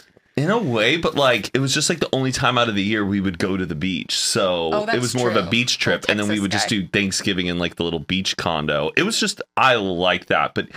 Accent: Texas, United States; Yes. I'm from Texas, son.

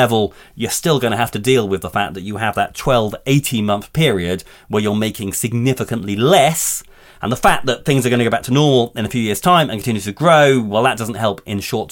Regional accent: Holmes Chapel, North West England, United Kingdom; When people say, where are you from? You do say, near Manchester. Because nobody's heard of Holmes Chapel.

